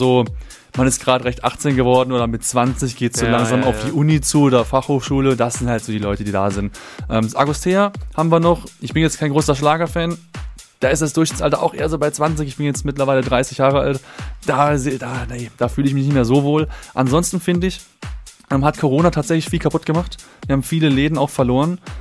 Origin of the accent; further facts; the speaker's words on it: Karlsruhe, Baden-Württemberg, Germany; Also ich bin ja gebürtiger Karlsruhe, ich bin ja hier geboren, aufgewachsen komplett.